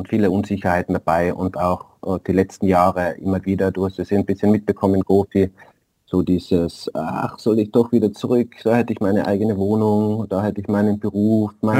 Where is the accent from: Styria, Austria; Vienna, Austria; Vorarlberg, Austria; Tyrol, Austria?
Tyrol, Austria; Innsbruck; accent: Tyrolean; also born or lived in Gummersbach; geboren allerdings in Gummersbach in der Nähe von Köln, also in Deutschland, und aber auch gewachsen in Innsbruck und deswegen auch mein Dialekt, ein österreichischer, ein Tiroler, aus Innsbruck komme ich.